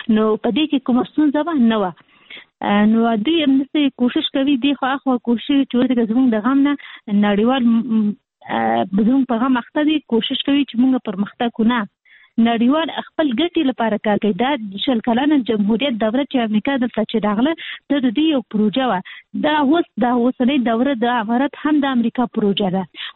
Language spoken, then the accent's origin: Pashto; Kabul, Afghanistan; موږ اصلي د کابل یو،